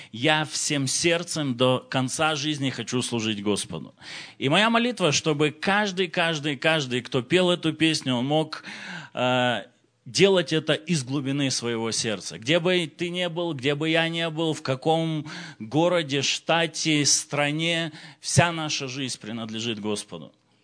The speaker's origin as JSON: {"language": "Russian", "country": "Moldova", "also_born_or_lived": "Russia", "moved": "as an adult", "said": "И мы находились 20 лет в России, сами мы родом из Молдавии, и 20 лет мы находились в России, были миссионерами, служили 8 лет в Сибири и 12 лет в Москве, Московской области."}